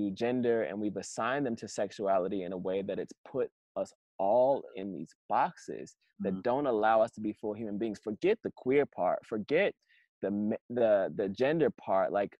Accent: Georgia, United States; also born or lived in Pensacola; And because I'm from the South, I grew up in Georgia and in Pensacola, Florida. And because I'm Southern, I have Southern roots

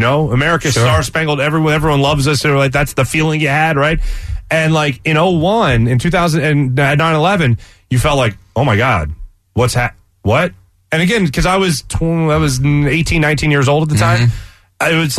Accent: United States; And I never felt more vulnerable as an American than in that exact moment.

